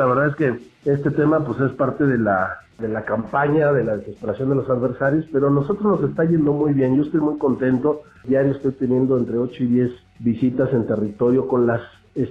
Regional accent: Mexico; para que, como mexicanos, ante todos los cataclismos que hemos sufrido, podamos salir adelante.

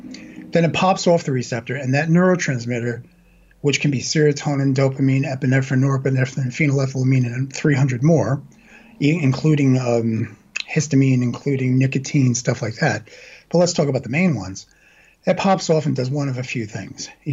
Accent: Brooklyn, New York, United States; accent: Brooklyn; So, yes, I'm from Brooklyn, okay? And I know you guys love the Brooklyn accent. And I'm like, I spent 30 years getting rid of it.

